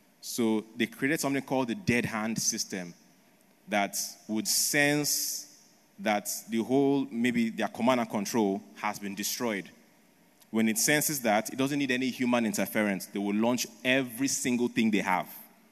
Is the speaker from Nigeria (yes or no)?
yes; Nigeria; I grew up in Nigeria. I'm a Nigerian.